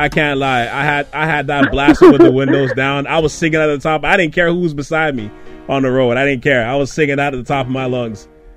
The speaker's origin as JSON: {"language": "English", "country": "Trinidad & Tobago", "said": "Because I'm Trinidadian, but..."}